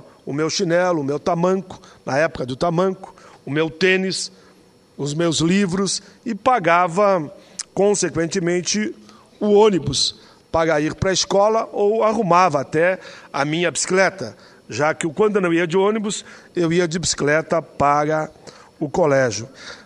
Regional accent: Caxias do Sul, Rio Grande do Sul, Brazil; moved away as an adult; me referindo a uma cidade lá da Serra Gaúcha, região onde eu cresci. Eu nasci em Caxias, saí de Caxias com 33 anos de idade e conheço muito bem toda aquela região.

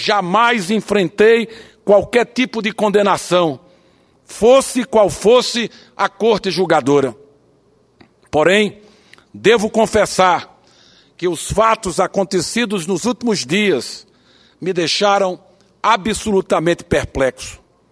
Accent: Petrolina, Pernambuco, Brazil; Venho de Petrolina, do sertão do São Francisco, uma cidade que hoje está entre as mais prósperas do Brasil e lidera uma grande região produtora de frutas e vinhos.

